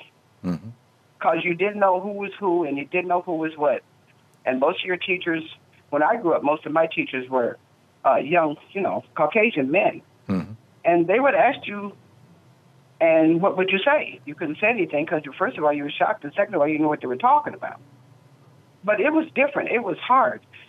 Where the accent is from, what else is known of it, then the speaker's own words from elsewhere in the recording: Illinois, United States; as a little girl growing up in Southern Illinois, you went through the same doggone thing.